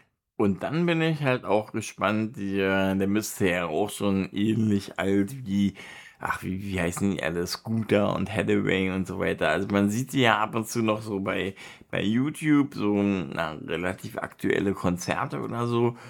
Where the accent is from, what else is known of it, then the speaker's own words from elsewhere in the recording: Berlin, Germany; ich bin ja aus Berlin